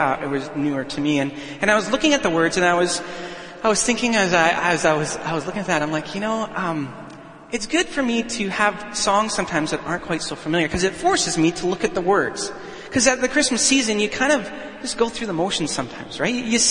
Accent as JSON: {"language": "English", "region": "Alberta", "country": "Canada", "tie": "born or raised there", "said": "for me, I grew up in Alberta, and when the snow comes down outside"}